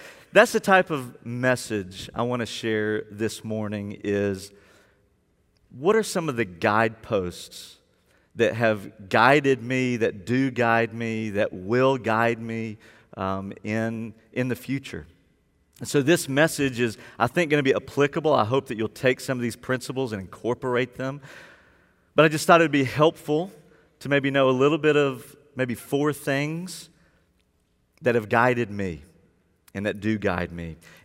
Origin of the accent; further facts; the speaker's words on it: Birmingham, Alabama, United States; I was in youth group growing up in Birmingham, Alabama